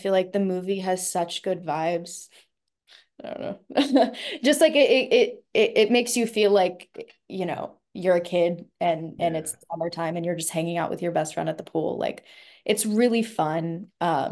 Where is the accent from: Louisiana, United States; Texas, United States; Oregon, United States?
Texas, United States; I mean I grew up in Texas. Everybody swam.